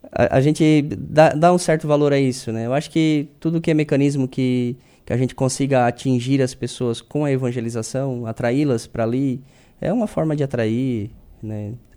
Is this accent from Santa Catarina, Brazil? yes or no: yes; Içara, Santa Catarina, Brazil; Eu sou natural da Içara.